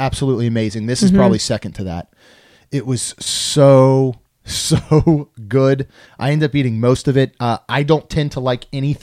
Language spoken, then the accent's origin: English; Maryland, United States; I grew up in Maryland.